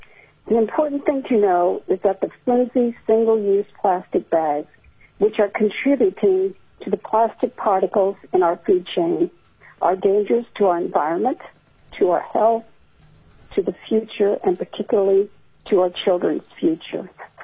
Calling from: Meadow Lakes, Alaska, United States; I am phoning in from Meadow Lakes in Mat-Su Borough.

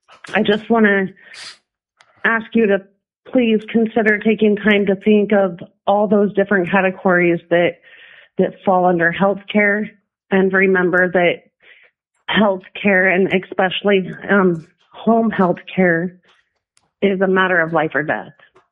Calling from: Big Lake, Alaska, United States; I'm calling from Big Lake, Alaska today.

